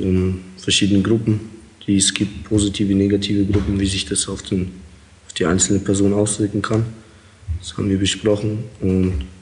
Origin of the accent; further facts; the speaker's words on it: Germany; also born or lived in Kazakhstan; Ja, ich bin ja nicht in Deutschland geboren, ich bin in Kasachstan geboren. Ich bin 1994, 1995 nach Deutschland gekommen mit meiner Familie. Ich bin hier aufgewachsen, aber eher so nach russischen Sitten.